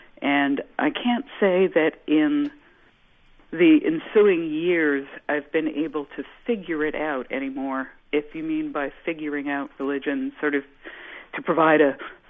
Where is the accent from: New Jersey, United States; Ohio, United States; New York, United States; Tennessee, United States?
New York, United States; New York City; I lived in New York, I'm a New Yorker, and like a lot of sort of professional New Yorkers